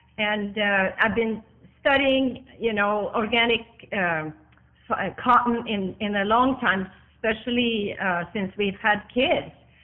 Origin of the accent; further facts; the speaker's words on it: Sweden; Well, I am from Sweden.